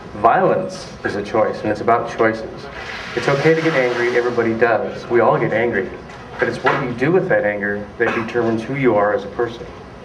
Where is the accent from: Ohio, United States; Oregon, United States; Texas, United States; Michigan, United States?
Oregon, United States; Portland; I come from Portland, Oregon